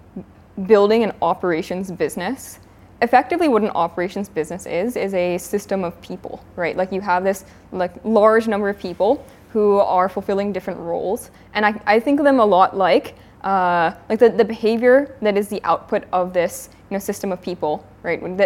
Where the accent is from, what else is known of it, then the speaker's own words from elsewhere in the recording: Virginia, United States; Yeah, so I am from Northern Virginia, right outside Washington, D.C., and I went to Georgetown for undergrad and majored in biology.